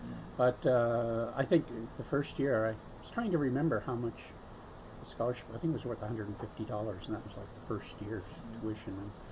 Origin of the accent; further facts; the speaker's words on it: Halifax, Nova Scotia, Canada; I grew up in Halifax. I lived in the North End for the first 8 years, and then we moved to public housing off Bears Road in 1953, and lived there for a while, and I lived in another house on Bears Road.